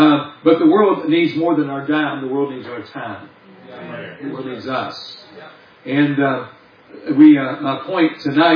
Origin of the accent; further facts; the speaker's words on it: West Virginia, United States; I'm from West Virginia. We follow both sides of Mason Dixon.